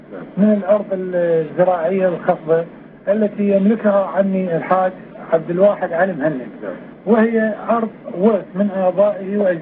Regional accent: Al-Muwaffaqiyah, Wasit, Iraq; born there; مواليدي 1958 في ناحية الموفقية في محافظة الكوت.

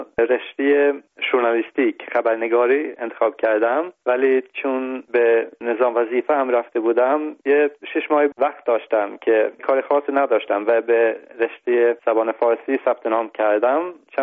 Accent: Sweden; Persian is a second language; also born or lived in Tehran, Iran; و سال 51 ایرانی در تهران به دنیا آمدم و الان 37 ساله که در کشور سوئد زندگی میکنم.

